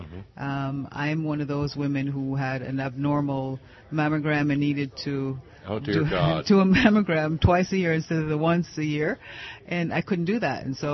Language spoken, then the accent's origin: English; Miami, Florida, United States; I'm from Miami, Florida.